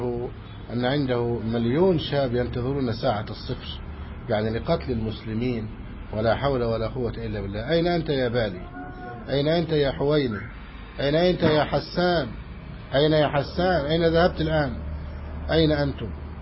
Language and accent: Arabic; Egypt; بلادنا مصر